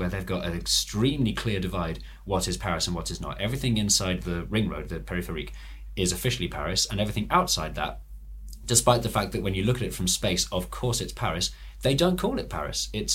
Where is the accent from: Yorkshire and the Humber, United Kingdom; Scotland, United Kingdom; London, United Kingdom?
London, United Kingdom; Stanmore; I grew up in Stanmore, and then the first time that I actually lived in London outside my parents' house was I lived in Kilburn.